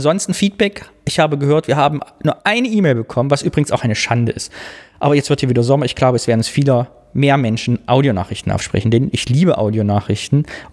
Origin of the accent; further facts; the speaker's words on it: East Germany, Germany; Ein Wort aus meiner Kindheit, meiner Jugend im Osten.